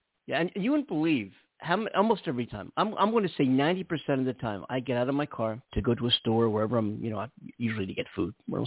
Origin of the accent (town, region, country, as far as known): Philadelphia, Pennsylvania, United States; born or raised there; now in California, United States